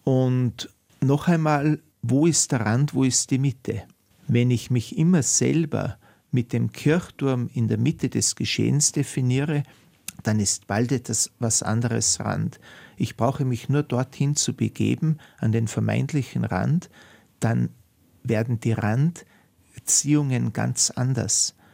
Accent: Austria; born there; Ich bin in diesem Team der einzige gebürtige Österreicher, was mich tatsächlich freut.

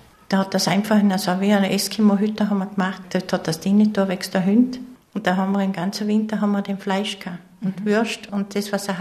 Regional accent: Vorarlberg, Austria; accent: Vorarlberg dialect; Aber ich möchte aus dem Land nicht mehr fort, weil das Vorarlberg ist für mich meine Heimat. Ja, weil ich schon so lange da bin, weil ich meine Familie da habe

